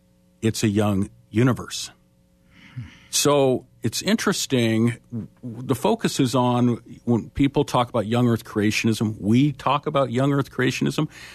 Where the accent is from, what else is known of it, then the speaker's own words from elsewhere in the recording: Denver, Colorado, United States; I grew up in Denver, and when Genesis Flood hit, my father went crazy